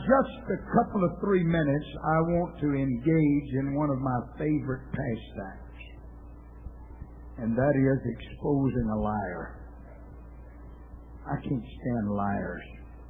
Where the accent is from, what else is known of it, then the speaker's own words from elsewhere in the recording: Louisiana, United States; I was raised in Louisiana. And there was something worse than a liar in Louisiana